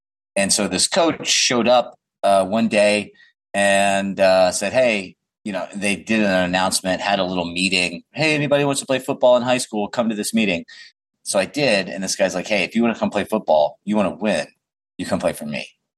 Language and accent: English; Louisiana, United States; born there; now in Phoenix, United States; I was an all-American kid growing up. I was born in Louisiana. Today, I live in Phoenix, Arizona.